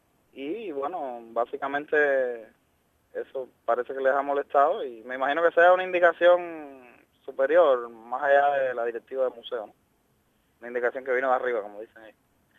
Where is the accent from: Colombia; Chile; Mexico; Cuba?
Cuba; yo llevo 10 meses acá, pero tengo 24 meses para estar fuera de Cuba con las leyes nuevas. O sea, yo todavía soy un cubano que está de visita acá.